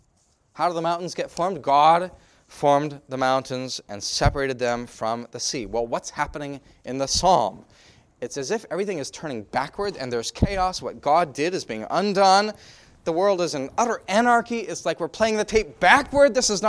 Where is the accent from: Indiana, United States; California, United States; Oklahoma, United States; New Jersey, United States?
California, United States; Now, I grew up in California, and I know that Pastor did as well.